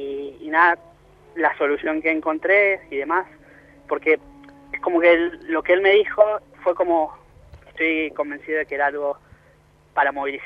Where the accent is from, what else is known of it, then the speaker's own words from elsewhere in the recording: Argentina; moved away as an adult; yo soy de Argentina. Uh-huh. Estoy aquí desde el 2004, soy diseñador gráfico.